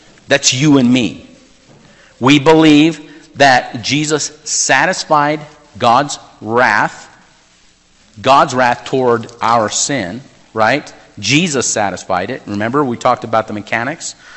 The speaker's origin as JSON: {"language": "English", "region": "New Mexico", "country": "United States", "tie": "born or raised there", "said": "I remember when I was in college, I grew up in New Mexico"}